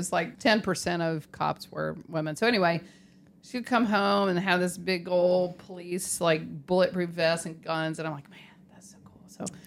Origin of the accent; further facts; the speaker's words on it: Georgia, United States; I am a board certified neurosurgeon. I am from Georgia. I practice in Atlanta. I was born and raised right outside of Atlanta, and I've been there for 10 years.